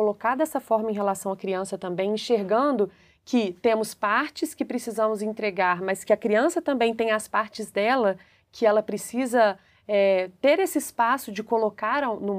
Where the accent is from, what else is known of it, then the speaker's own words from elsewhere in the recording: Brazil; born there; Por que eu nasci no Brasil?